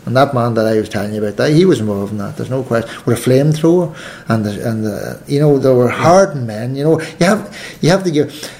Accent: Ireland; I find Irish British, because all is now. They call me. You know, they used to call me the Southern Protestant.

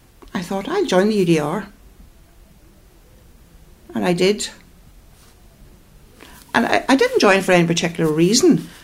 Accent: United Kingdom; no? I'm British.

